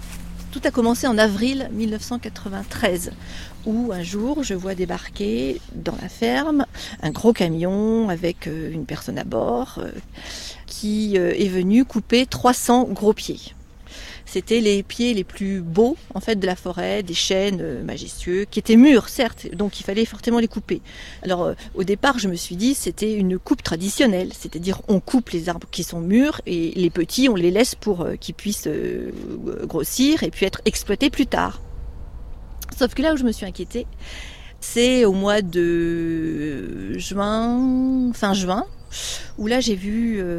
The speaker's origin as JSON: {"language": "French", "region": "Bourgogne-Franche-Comté", "country": "France", "tie": "born or raised there", "said": "Je suis une fille du pays, tout simplement. Donc, je suis née dans le Morvan et je voulais rester dans le Morvan, tout simplement pour y vivre et élever mes enfants. Dans les années 80, je me suis installée, donc seule, avec 130 brebis, sur une surface de 30 hectares."}